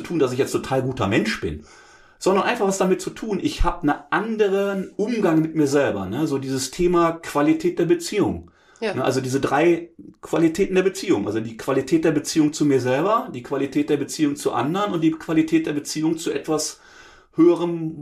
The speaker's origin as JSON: {"language": "German", "region": "North Rhine-Westphalia", "country": "Germany", "said": "man merkt ja vielleicht auch, ich komme aus dem Ruhrgebiet"}